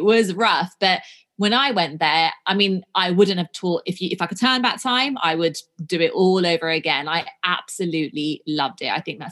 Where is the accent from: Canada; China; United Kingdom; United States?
United Kingdom; Tottenham, London; also born or lived in Hackney; So I was born in Hackney in Homerton Hospital, and then I was brought up in Tottenham. I stayed there until I was about 13, 14. So I was in secondary school and then we moved out. But I've always been in North London.